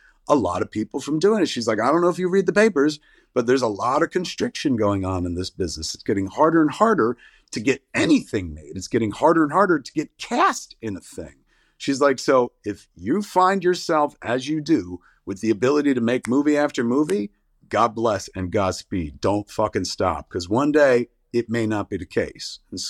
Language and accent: English; Highlands, New Jersey, United States; We didn't have a movie theater in my hometown of Highlands, but right next door, the town of Atlantic Highlands had the First Avenue.